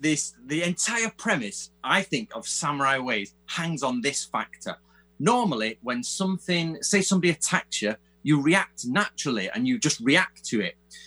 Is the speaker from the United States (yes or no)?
no; England, United Kingdom; obviously I'm English